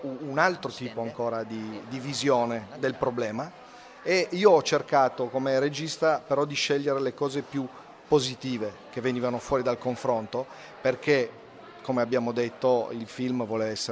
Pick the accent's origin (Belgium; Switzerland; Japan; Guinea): Japan; Italian is a second language; Io invece, da giapponese che non la conoscevo, portavo delle informazioni